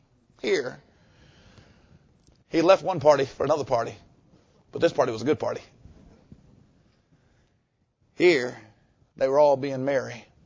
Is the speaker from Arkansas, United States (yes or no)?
yes; Arkansas, United States; It's okay. I'm from Arkansas. I can make fun of people from Arkansas. I are one.